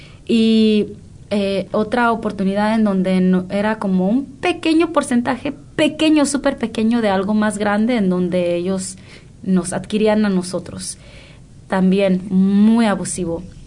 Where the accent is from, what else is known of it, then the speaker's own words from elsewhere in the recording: Oakland, California, United States; Como yo nací, crecí en Oakland.